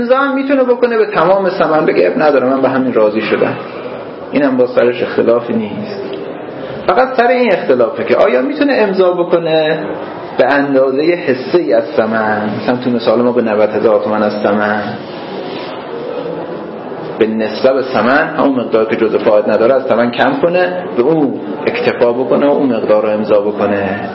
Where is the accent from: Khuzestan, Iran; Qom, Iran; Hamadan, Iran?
Hamadan, Iran; من اهل همدانم، ولی خب پدر بزرگامون تو روستای اطراف همدان بودن،